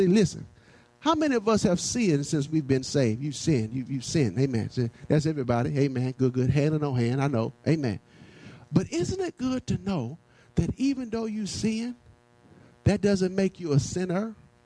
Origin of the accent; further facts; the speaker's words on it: Tennessee, United States; born there; I was born in Jump Street, Tennessee, amen, on July the 1st, 1971, amen.